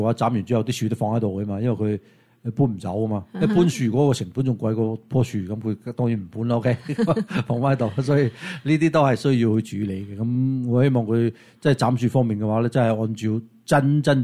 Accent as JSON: {"language": "Cantonese", "region": "Guangdong", "country": "China", "said": "即系我哋广东人叫骑楼啦吓"}